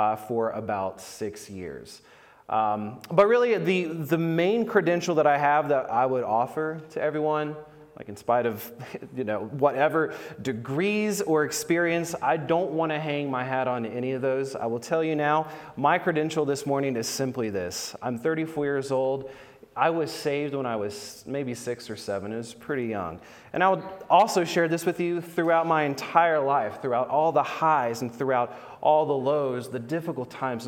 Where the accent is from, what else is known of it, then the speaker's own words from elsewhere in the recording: West Virginia, United States; I grew up in Wyoming County, West Virginia. I went to school at Marshall, where I graduated in 2012.